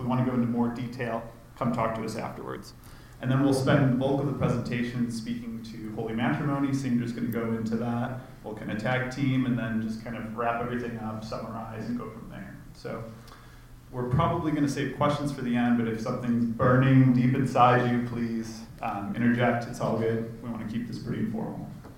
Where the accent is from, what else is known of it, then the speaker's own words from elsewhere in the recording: Chicago, Illinois, United States; So I was born in Chicago, kind of raised in a culturally Catholic family.